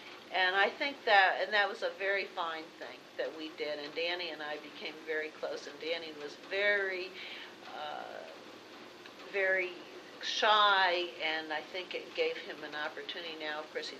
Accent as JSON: {"language": "English", "town": "Pittsburgh", "region": "Pennsylvania", "country": "United States", "tie": "born or raised there", "said": "Politically, sure, because when we were growing up in Pittsburgh, young people in Pittsburgh"}